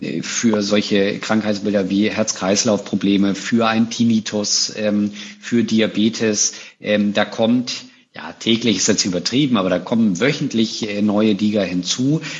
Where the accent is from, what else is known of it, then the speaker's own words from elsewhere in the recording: Northern Germany, Germany; born there; Ich bin das als gebürtiges Nordlicht